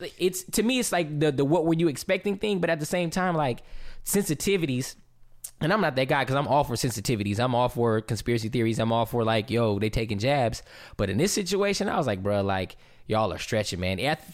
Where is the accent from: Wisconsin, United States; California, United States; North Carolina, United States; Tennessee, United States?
California, United States; Berkeley; I'm from Berkeley, bro.